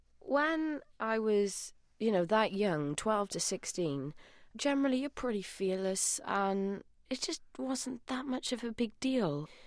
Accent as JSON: {"language": "English", "region": "Wales", "country": "United Kingdom", "accent": "Welsh", "said": "so I started talking with a plum in my mouth. As soon as I left school, etc., then started getting my Welsh accent back."}